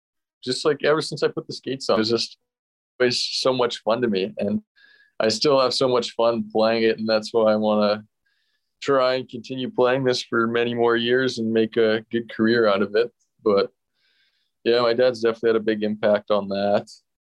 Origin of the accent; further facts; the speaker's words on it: Leduc, Alberta, Canada; It's just like 15 minutes south of Edmonton. So like you're close to the big city and stuff.